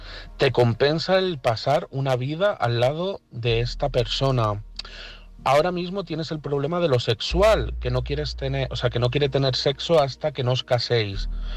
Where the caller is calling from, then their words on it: Madrid, Community of Madrid, Spain; de Madrid